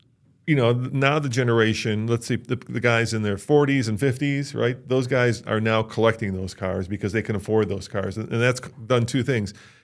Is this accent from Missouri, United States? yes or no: no; Illinois, United States; I grew up in the Chicagoland and I lived next door to Hinsdale, which is one of the more expensive suburbs.